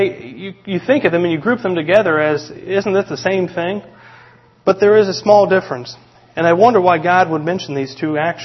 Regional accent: West Virginia, United States; And 3, I'm from West Virginia.

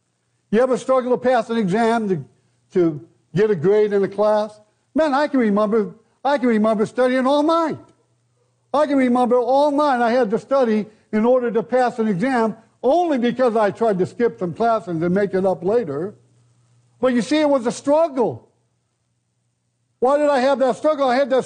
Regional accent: United States; born there; Because I'm an American. I was born in the USA, and no matter how much I want to be born somewhere else, I'm always going to be an American.

